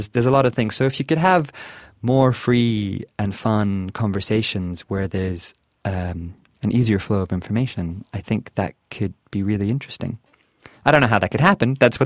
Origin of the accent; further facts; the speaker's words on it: Canada; now in Scotland, United Kingdom; And I mean, I'm Canadian, but I've lived in Scotland for 8 years now